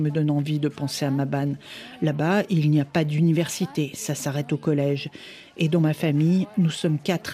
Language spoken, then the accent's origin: French; Khartoum, Sudan; French is a second language; j'ai 24 ans et je viens de Khartoum.